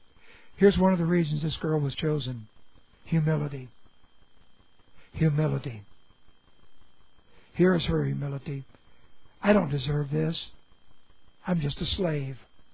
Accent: Hollywood, California, United States; I'm from Hollywood, California.

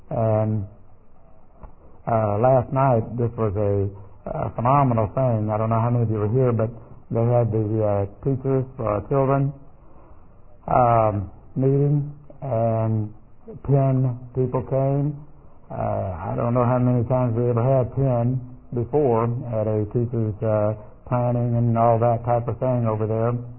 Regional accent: Houston, Texas, United States; they meet in the neighborhood where I grew up in Houston

